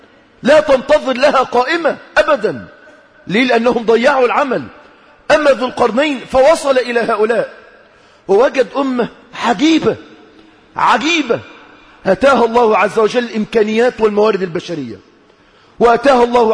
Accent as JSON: {"language": "Arabic", "country": "Egypt", "said": "لما تجد إن أكبر مشروع ناجح الآن عندنا في مصر الأهاوي اللي قاعد عليها شبابنا"}